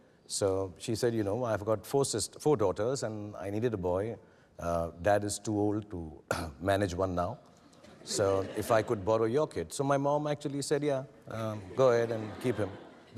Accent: Delhi, India; born there; Yeah, I was born in Delhi.

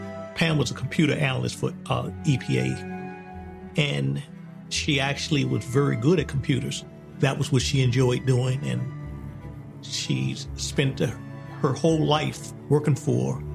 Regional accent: Washington, District of Columbia, United States; We grew up in Southwest Washington, D.C., which was a middle-class community at the time, but it was really crime-ridden.

